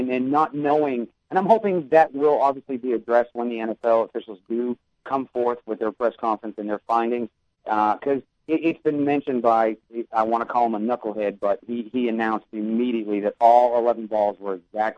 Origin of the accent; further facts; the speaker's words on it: New England, United States; moved away; I have been born and raised in New England all my life up until I chose to move away.